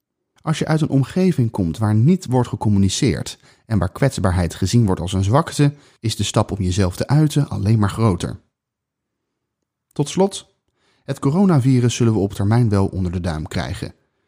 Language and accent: Dutch; Netherlands; born there; Ik ben in Nederland geboren uit Turkse ouders en heb vele vormen van racisme en discriminatie meegemaakt.